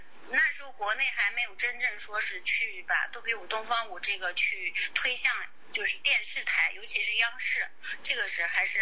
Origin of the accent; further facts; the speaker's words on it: Jiuquan, Gansu, China; 在你也知道我是甘肃人啊